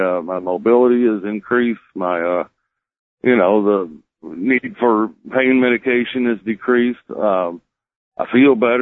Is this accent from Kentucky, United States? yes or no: yes; Kentucky, United States; Well, I'm from Kentucky.